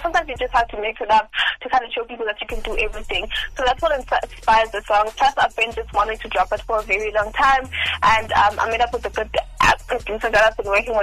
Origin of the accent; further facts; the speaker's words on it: South Africa; I go, I come from South Africa